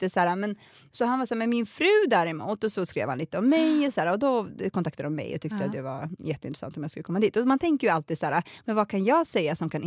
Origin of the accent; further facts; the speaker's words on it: Alby, Stockholm County, Sweden; jag är ju uppvuxen i Alby som är en jätteliten förort. En jätteliten förort ska jag inte säga, men det är en förort i norra Botkyrka.